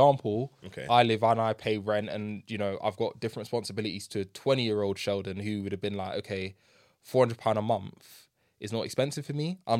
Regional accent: Jamaica; even in my culture as a Jamaican, having

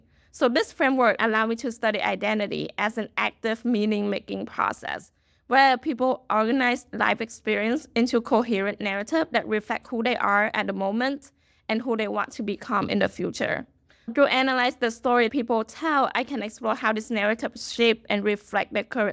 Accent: Los Angeles, California, United States; And then growing up in California, like LA, which is very diverse, I don't really think about ethnic and racial identity that much either.

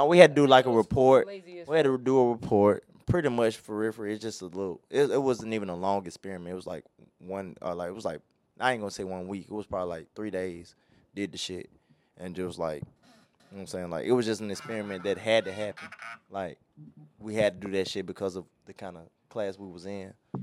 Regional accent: Georgia, United States; Because, you know, I came down here from Georgia and shit

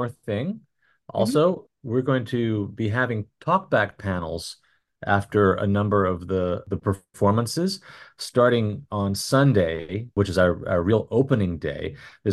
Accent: Auburn, Alabama, United States; I grew up in Alabama, and when I was still pretty small, the Alabama Shakespeare Festival opened up about an hour away from where I was living in Auburn

